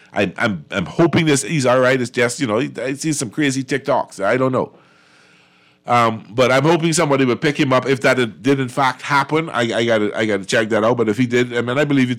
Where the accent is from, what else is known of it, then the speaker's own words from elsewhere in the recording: Connecticut, United States; born there; I was born in Connecticut